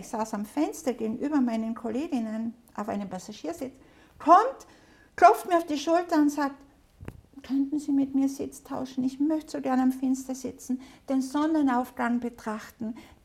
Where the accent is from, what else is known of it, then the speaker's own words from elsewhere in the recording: Austria; ich bin Österreicherin